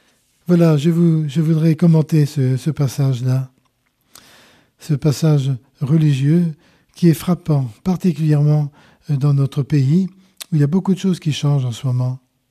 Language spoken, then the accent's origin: French; France; Eh bien, face à tout cela, chers amis, comment ça se passe, ces relations, chez nous, en France ?